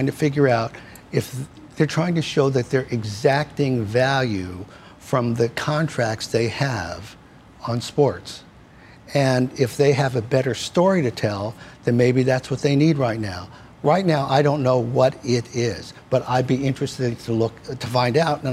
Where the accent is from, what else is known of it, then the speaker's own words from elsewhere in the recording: New York, United States; You know, I grew up here in New York. I spent a lot of time working with companies in New York.